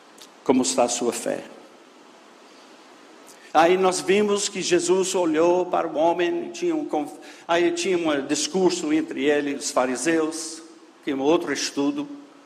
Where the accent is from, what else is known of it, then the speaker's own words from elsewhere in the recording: United States; Portuguese is a second language; Eu sou dos Estados Unidos.